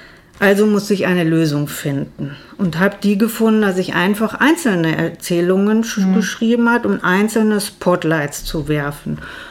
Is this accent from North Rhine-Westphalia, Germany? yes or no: yes; North Rhine-Westphalia, Germany; ich komme ja aus dem Ruhrgebiet